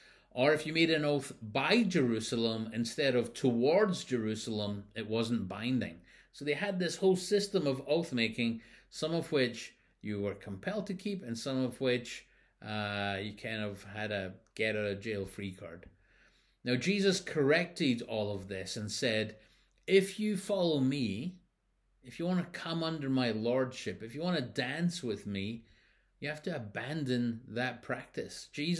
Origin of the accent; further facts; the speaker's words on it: United Kingdom; now in Canada; because being British, I'm already a citizen of the Queen, and so I was swearing allegiance to the Queen, of whom I was already a citizen.